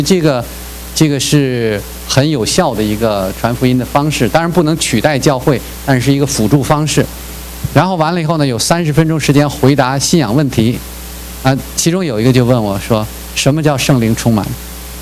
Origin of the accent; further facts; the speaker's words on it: China; moved away; 我作为一个从大陆出来的传道人哈，我就觉得说我们大陆出来的弟兄姐妹特别注意这点，就是说我们多数在一个无神论背景、唯物论背景出来的